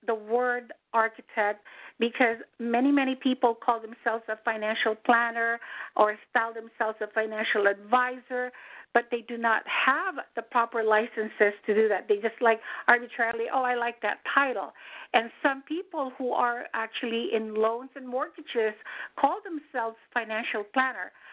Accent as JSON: {"language": "English", "town": "Manila", "region": "Metro Manila", "country": "Philippines", "tie": "born or raised there", "second_language": "English", "moved": "as an adult", "lives_now": "United States", "said": "I am Filipina. I was born, raised, and proudly educated in Manila, Philippines. I immigrated to the United States in 1982, and I have been a U.S. citizen for many, many, many years."}